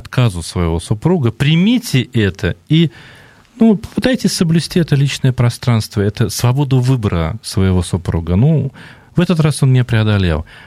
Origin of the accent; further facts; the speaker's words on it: Samara, Samara Oblast, Russia; У меня многие друзья в Самаре, я родом из Самары